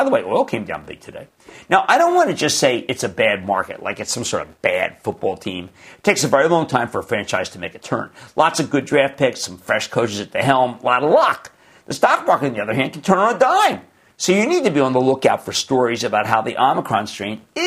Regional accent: New Jersey, United States; Let's go to John in my home state of New Jersey.

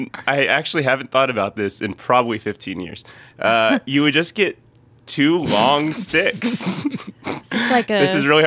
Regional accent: Lilburn, Georgia, United States; I grew up in Lilburn, Georgia.

